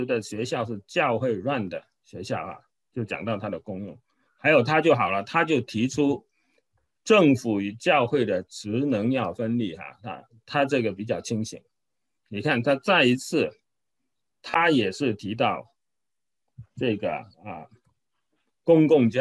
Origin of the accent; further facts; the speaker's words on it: Guangzhou, Guangdong, China; 我是从广州来的，广州有